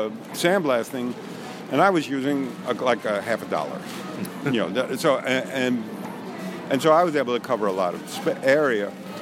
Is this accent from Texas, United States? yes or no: no; New York City, New York, United States; also born or lived in California; I know me in New York. I grew up in New York. I'm a fucking New Yorker.